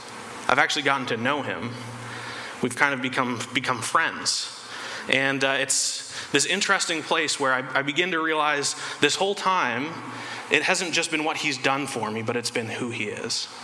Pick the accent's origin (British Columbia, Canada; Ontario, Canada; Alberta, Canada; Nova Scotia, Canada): Ontario, Canada; But growing up in Ontario, growing up with my parents where they live is great.